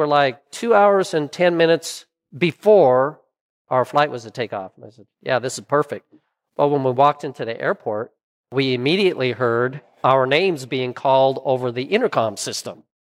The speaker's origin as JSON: {"language": "English", "town": "SeaTac", "region": "Washington", "country": "United States", "tie": "born or raised there", "said": "And I grew up around the SeaTac airport."}